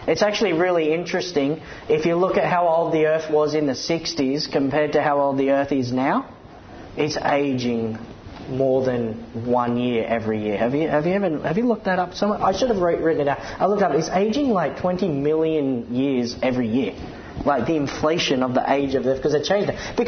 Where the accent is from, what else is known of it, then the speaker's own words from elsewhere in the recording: Australia; I'm going to say that because I'm an Australian, so it's okay.